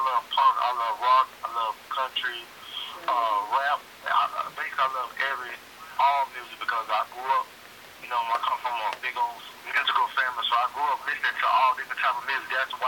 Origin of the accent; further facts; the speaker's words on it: Columbus, Georgia, United States; Yeah, we're all from Columbus, Georgia.